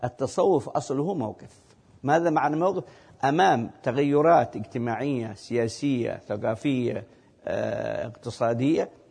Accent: Hadhramaut, Yemen; عندنا في حضرموت

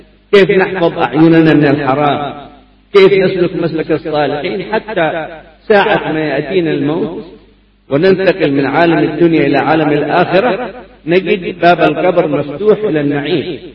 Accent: Hadramaut, Yemen; ماذا جرى في بلادنا حضرموت وغيرها من الاختلافات

